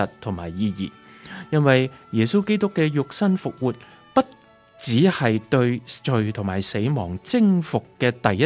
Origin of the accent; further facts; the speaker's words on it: China; 我们中国人都是行阴历的